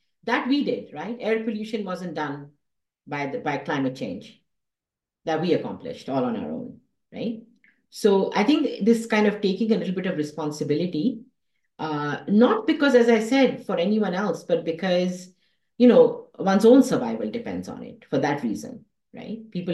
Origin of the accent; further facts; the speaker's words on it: Karachi, Sindh, Pakistan; I grew up in Karachi